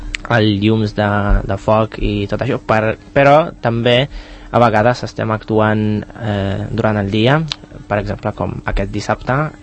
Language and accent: Catalan; Poland; Catalan is a second language; soc membre de Diables de Sant Cugat, però no soc el nombre típic, soc polonès.